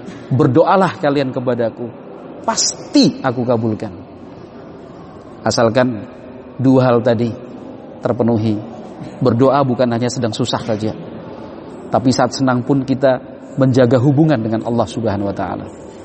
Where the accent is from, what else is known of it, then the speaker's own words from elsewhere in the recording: Yogyakarta, Special Region of Yogyakarta, Indonesia; Saya dari Yogyakarta. Bapak Jogja, ibu orang Buton, tapi lahir besar sekolah di Jogja.